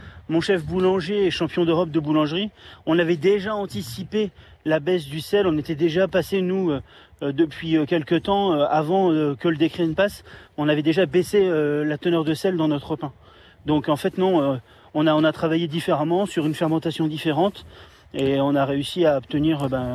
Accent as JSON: {"language": "French", "country": "France", "said": "chez nous en France"}